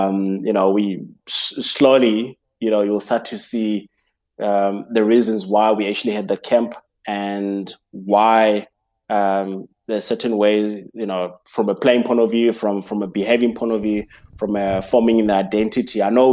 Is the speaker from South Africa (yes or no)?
yes; South Africa; we've gone through certain phases as a team, as South African, cricketing family or system